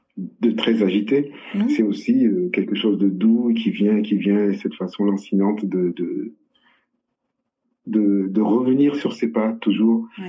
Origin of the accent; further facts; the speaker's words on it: Porto-Novo, Ouémé, Benin; born there; je suis né au Bénin, à Porto Novo.